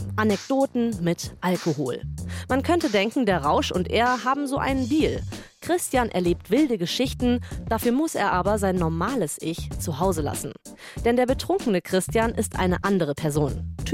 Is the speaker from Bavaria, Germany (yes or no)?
yes; Bavaria, Germany; Also ich bin am Tegernsee zur Schule gegangen